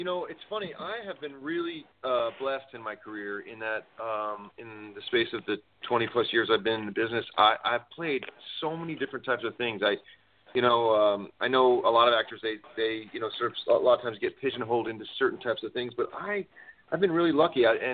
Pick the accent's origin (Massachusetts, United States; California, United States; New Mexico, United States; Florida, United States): California, United States; I grew up in the Bay Area, so I am a 49ers and Raiders fan.